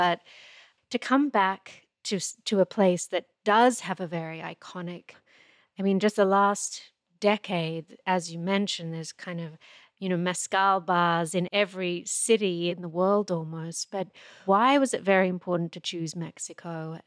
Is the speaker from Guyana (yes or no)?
no; Australia; born there; I'm Australian born